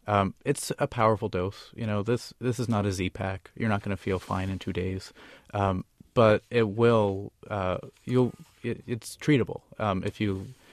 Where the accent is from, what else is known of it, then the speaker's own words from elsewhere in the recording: Riverside, California, United States; Well, I grew up in California. You know, I grew up in Riverside. I lived in Berkeley for a while.